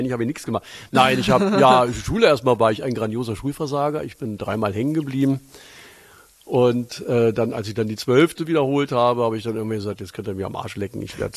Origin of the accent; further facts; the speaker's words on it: Lower Saxony, Germany; now in Berlin, Germany; Ja, tatsächlich bin ich ein Niedersachse. Ich bin gelernter Wessi, ja. Ich bin jetzt seit 1984, 85 in Berlin, mit einer Berlinerin verheiratet.